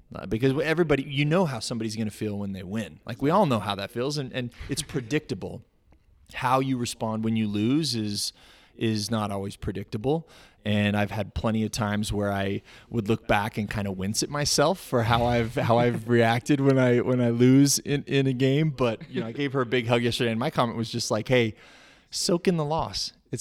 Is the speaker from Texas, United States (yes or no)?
no; Utah, United States; also born or lived in Los Angeles, United States; I grew up in Utah. I was born in L.A., but really call Utah home. Went to school here through college